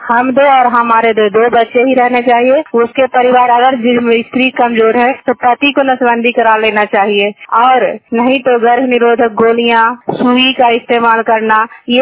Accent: Harnaut, Bihar, India; मैं गंगता की हूँ। मैं हरनौत ब्लॉक सुमन जिला नालंदा का निवासी हूँ

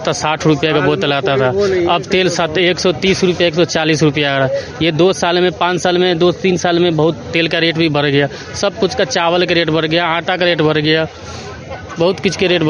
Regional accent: Bihar, India; हम बिहार के रहने वाले हैं, मुजफ्फरपुर जिला है

